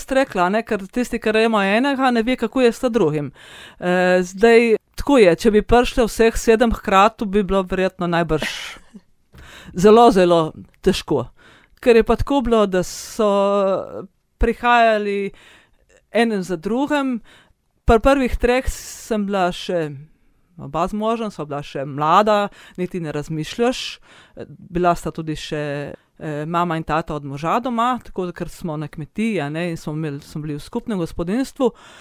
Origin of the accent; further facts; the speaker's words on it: Seniški Breg, Gorizia, Slovenia; now in Kanalski Lom, Slovenia; sama izhajam iz Seniškega Brega, iz družine, ker so bile 3 sestre.